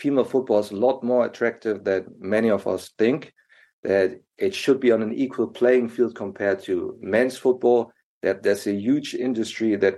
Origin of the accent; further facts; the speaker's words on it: Germany; English is a second language; So I come from Germany, and it's super, super typical that you can see men's football all the time